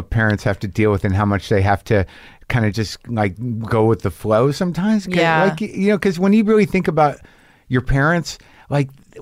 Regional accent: Southwest, United States; I grew up in the Southwest, and there was Icy's.

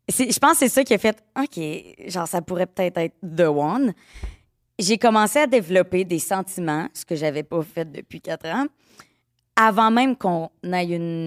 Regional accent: Quebec, Canada; Moi, je suis originaire de la Beauce.

